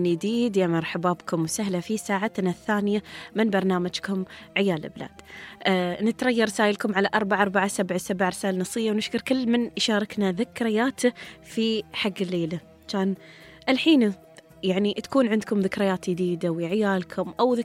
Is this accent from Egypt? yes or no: no; United Arab Emirates; قصة بداية الإذاعات عندنا في الإمارات